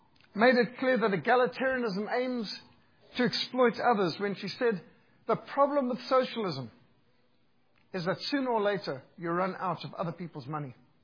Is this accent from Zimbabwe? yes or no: yes; Zimbabwe; I was brought up in Rhodesia, one of the last British colonies. I received the old style education.